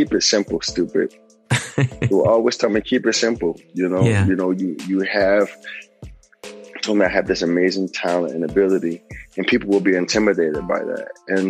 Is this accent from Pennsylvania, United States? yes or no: yes; Philadelphia, Pennsylvania, United States; I was a faggot. I was a sissy. I was a punk.